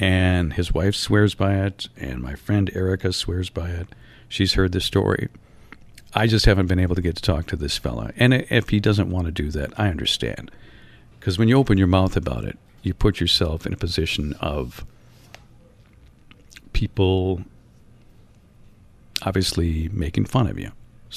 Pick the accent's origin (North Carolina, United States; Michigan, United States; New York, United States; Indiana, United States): Michigan, United States; Norway; It's not far from my hometown in Norway, Michigan.